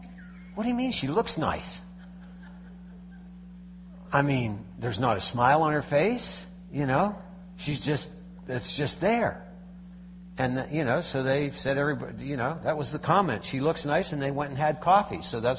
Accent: Pennsylvania, United States; But I grew up, as Pastor did, in Pennsylvania. I grew up in Dutch country.

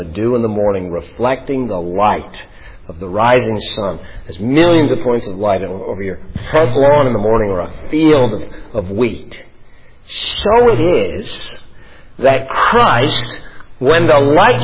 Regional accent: Ontario, Canada; where I grew up in Ontario, Canada

